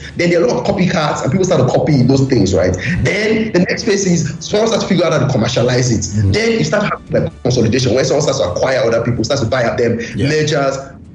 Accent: Nigeria; But this is why I know that I'm a Nigerian

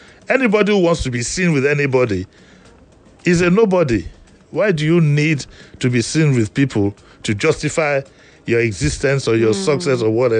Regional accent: United Kingdom; I'm proud of my country. I'm British.

